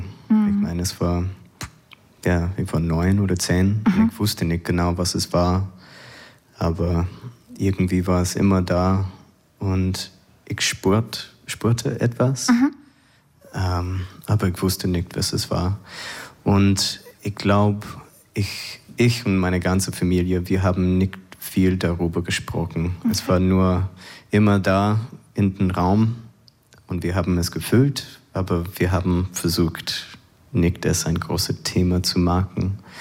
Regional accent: Missouri, United States; German is a second language; moved away as an adult; also born or lived in Florida; ich war in Florida geboren, aber ich bin in Missouri aufgewachsen, in ein kleiner Kuhdorf auf dem Mississippi River. Und dann bin ich nach Europa umgezogen, als ich 21 war, nach Deutschland und Österreich.

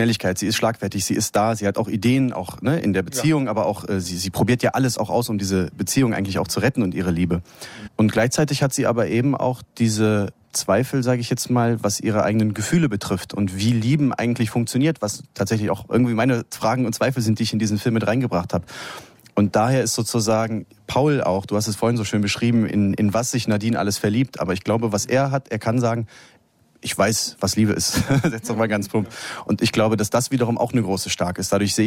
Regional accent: Cologne, North Rhine-Westphalia, Germany; Also ich komme aus Köln, ich bin da aufgewachsen

